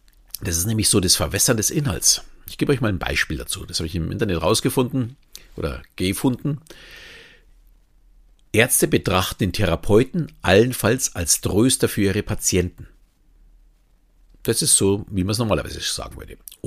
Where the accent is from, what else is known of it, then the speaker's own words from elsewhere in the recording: Bavaria, Germany; Und wenn mir jemand sagt, ich bin Bayer, nehme ich dieses auch nicht als Beleidigung an.